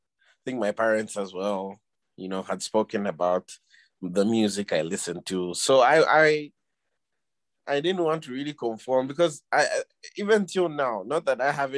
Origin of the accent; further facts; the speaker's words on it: Ndola, Copperbelt, Zambia; now in Lusaka, Zambia; But I was born and raised in Dola. I grew up there, went to high school there, went to a notorious boarding school in the outskirts of Dola as well.